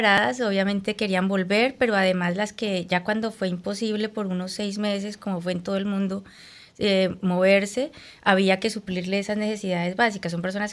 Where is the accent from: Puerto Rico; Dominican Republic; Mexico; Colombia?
Colombia; experiencia para un país como Colombia, que no somos miembro permanente